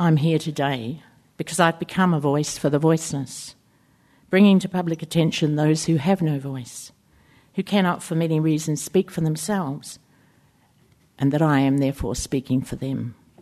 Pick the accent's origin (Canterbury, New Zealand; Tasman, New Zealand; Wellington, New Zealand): Tasman, New Zealand; Richmond; On the day I was born in Hillcrest Hospital, Richmond, Nelson, New Zealand, to … I was the first of four children. We were raised in a small two-bedroom house